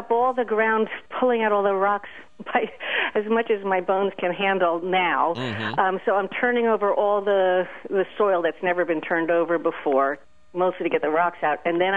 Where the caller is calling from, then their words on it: Princeton, New Jersey, United States; I'm calling you from Princeton, New Jersey.